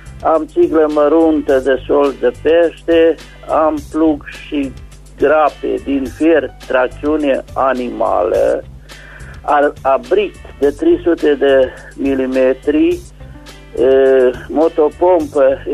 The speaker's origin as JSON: {"language": "Romanian", "town": "Bocșa", "region": "Caraș-Severin", "country": "Romania", "said": "din Bocșa."}